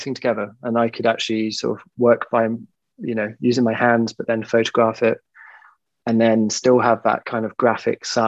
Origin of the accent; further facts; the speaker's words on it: South West England, United Kingdom; So I grew up in the West Country, sort of near Bristol.